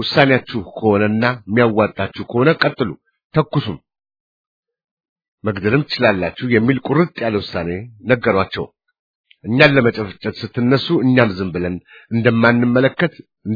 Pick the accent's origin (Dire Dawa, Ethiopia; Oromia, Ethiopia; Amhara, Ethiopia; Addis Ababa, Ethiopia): Amhara, Ethiopia; Majete; born there; ከነዚህ አካባቢዎች ውስጥ የትውልድ ቦታዬ የሆነችውና በሰሜን ሸዋ የምትገኘው ማጀቴ አንዷ ነበረች።